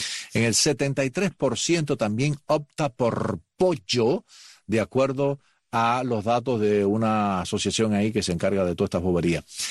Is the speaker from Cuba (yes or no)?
yes; Cuba; now in United States; no la haya en Cuba, país donde nosotros salimos y donde el Día de la Independencia, cualquiera que sea, de los comunistas o de los no comunistas, no hay esta abundancia de comida.